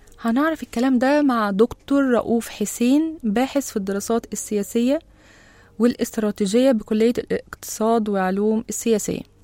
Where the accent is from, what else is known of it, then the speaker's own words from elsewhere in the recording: Egypt; أكترية الطيارات والرحلات كانوا بينزلوا عندنا في مصر.